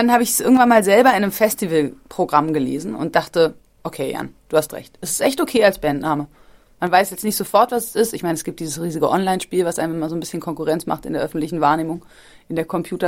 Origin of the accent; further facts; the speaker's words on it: Berlin, Germany; Ich bin in Berlin geboren und ich habe da immer gelebt